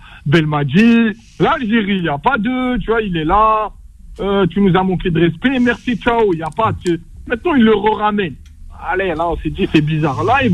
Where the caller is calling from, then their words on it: Paris, Île-de-France, France; Je suis de Paris, Mohand.